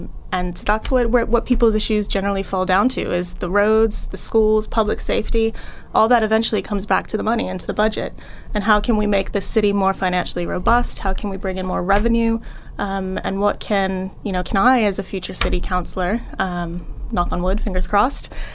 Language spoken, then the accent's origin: English; Brockton, Massachusetts, United States; also born or lived in London, United Kingdom; So I'm born and raised in Brockton. I've lived in Ward 6 for over 30 years now.